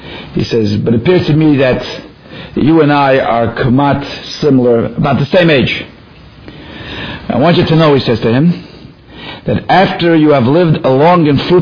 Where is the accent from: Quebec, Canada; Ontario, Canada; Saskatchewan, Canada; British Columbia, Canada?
Ontario, Canada; Toronto; He actually grew up in Toronto, which was my hometown.